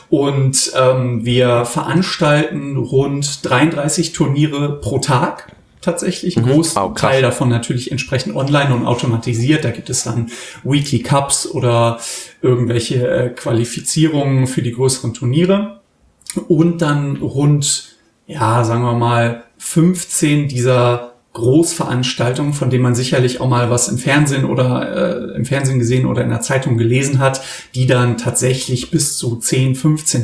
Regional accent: Germany

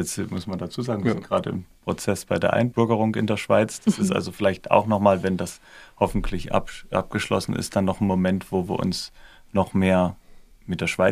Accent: East Germany, Germany; ich bin aus Ostdeutschland

